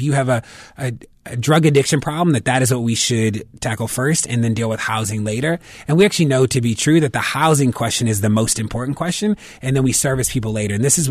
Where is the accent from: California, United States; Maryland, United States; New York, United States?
Maryland, United States; Baltimore; you know, I am from Baltimore, born and raised here.